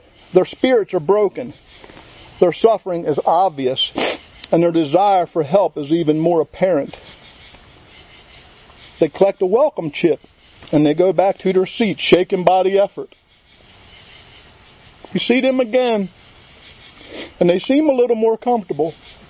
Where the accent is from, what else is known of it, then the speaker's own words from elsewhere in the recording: Baltimore, Maryland, United States; I'm an addict from Baltimore.